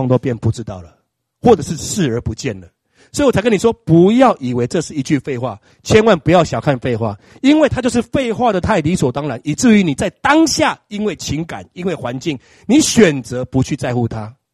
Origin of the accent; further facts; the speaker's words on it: Shalu, Taichung, Taiwan; born there; 我出生在台中县沙鹿镇一个妓女户，叫双喜妓女户。我们家是公仓啊